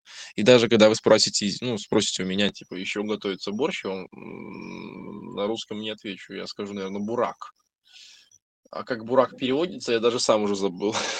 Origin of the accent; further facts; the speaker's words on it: Belarus; я живу на Востоке, но у нас как бы свой диалект был, ну, произношение.